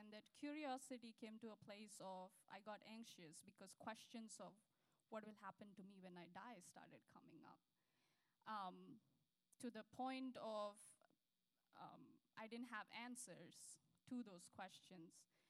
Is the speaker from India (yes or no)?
yes; India; moved away as an adult; now in United States; So like Pastor Scott shared, I come from India. I came to the U.S. in August of 2007, came to pursue a master's degree in computer engineering to SIU Carbondale.